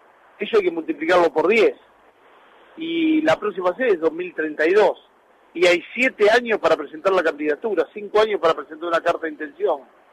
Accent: Argentina; somos argentinos, al fin y al cabo.

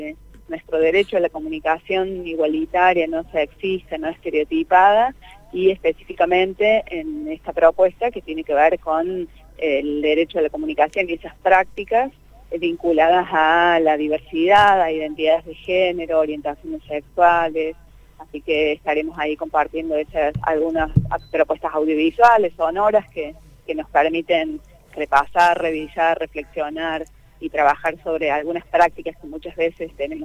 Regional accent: Córdoba, Argentina; soy cordobesa, vivo en Córdoba y ahora ando por acá.

